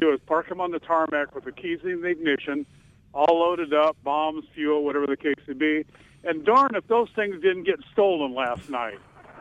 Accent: United States; I'm an American, actually.

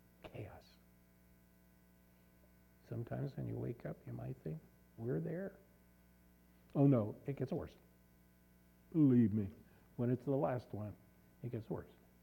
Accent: Pittsburgh, Pennsylvania, United States; You know, I grew up in Pittsburgh, not really seeing a real black African-American, because my grade school was all white

